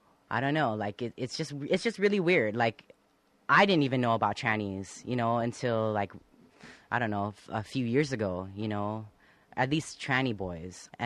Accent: Guam; And basically, since I'm not from the United States of America, I'm from Guam originally. We are a U.S. territory, but we're still our own culture.

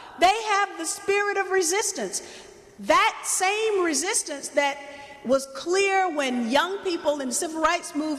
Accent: the South, United States; well, I'm from the South, you know, it should have started in the South.

